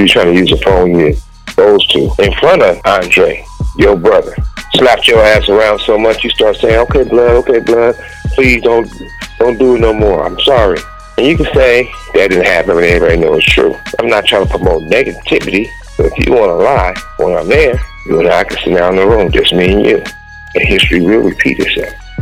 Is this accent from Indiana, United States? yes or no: no; Compton, California, United States; growing up in Compton, my mother and my father always played music.